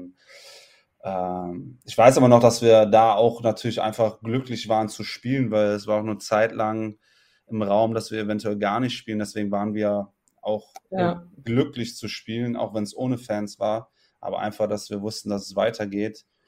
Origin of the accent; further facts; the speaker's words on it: Cologne, North Rhine-Westphalia, Germany; als Kölner in Köln zu spielen